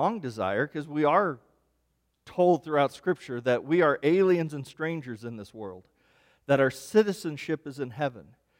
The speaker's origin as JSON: {"language": "English", "region": "Kansas", "country": "United States", "tie": "born or raised there", "said": "Now, growing up, I grew up in Kansas on a farm"}